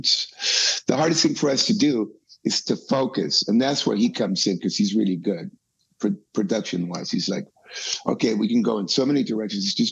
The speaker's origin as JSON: {"language": "English", "town": "Tijuana", "region": "Baja California", "country": "Mexico", "tie": "born or raised there", "lives_now": "Los Angeles, United States", "said": "He's from Denmark and I'm from Mexico. I grew up in Tijuana. I'm in LA, been in LA for a long time. I'm a Southern California guy"}